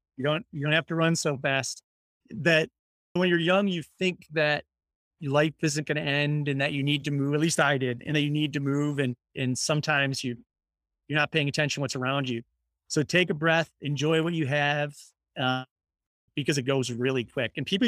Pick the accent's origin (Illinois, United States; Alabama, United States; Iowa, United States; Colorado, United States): Illinois, United States; Chicago; So growing up in Chicago and in Southwest suburbs, you don't see a lot of beach.